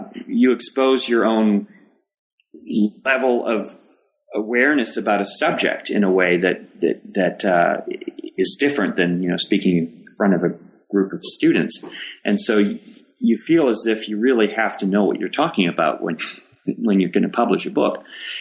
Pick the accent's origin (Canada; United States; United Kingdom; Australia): Canada; I would use the word discussion because I'm Canadian rather than argument.